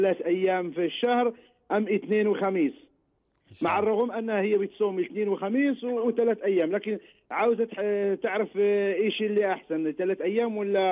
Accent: Morocco; عندنا في المغرب الراجل لم يكون عنده بيت بيرهنه لشخص آخر لمدة سنة

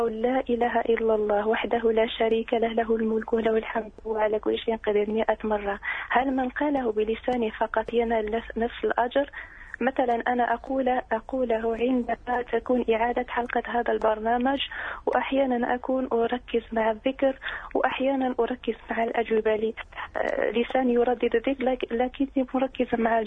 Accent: Morocco; وعندنا في المغرب كثير من الناس يخرجون زكاة أموالهم يوم عاشوراء

